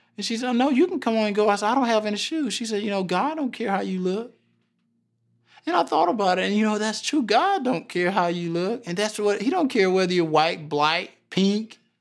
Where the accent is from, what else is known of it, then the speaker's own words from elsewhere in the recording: the South, United States; You know, I grew up in the South. My senior year was a very big racial detention, you know, in my hometown.